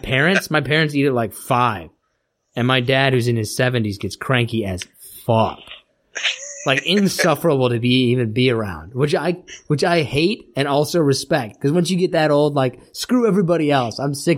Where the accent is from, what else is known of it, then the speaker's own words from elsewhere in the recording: Kansas, United States; I'm from Kansas.